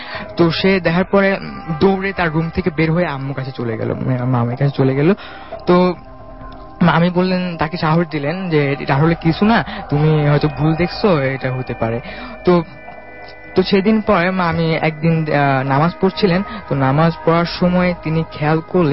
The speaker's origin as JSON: {"language": "Bangla", "town": "Dhaka", "region": "Dhaka Division", "country": "Bangladesh", "said": "ধানমন্ডি থেকে এসেছি, Dhaka college first year."}